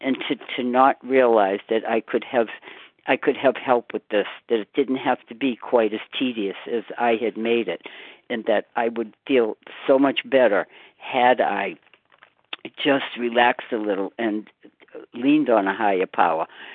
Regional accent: Walpole, Massachusetts, United States; I'm from Walpole, Massachusetts

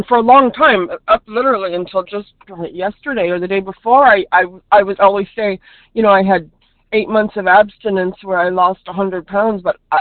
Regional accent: California, United States; I'm from California. And I'm really happy to be on the meeting right now.

